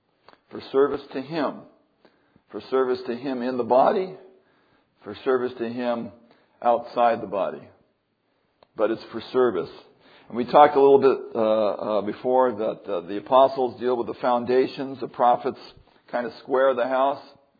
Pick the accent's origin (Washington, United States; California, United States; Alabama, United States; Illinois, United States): California, United States; now in Virginia, United States; And I'm from California, so when we get azaleas, our azaleas don't bloom like they do here in Virginia.